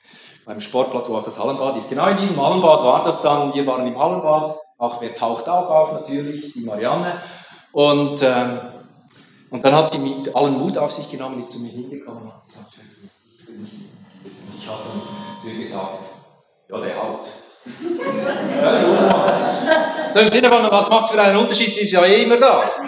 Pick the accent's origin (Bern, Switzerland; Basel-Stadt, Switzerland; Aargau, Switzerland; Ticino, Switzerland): Aargau, Switzerland; bei uns in Aargau, in der Bezirksschule, die Klassen werden dort aus verschiedenen Abgängen, aus verschiedenen Primarschulen zusammengestellt.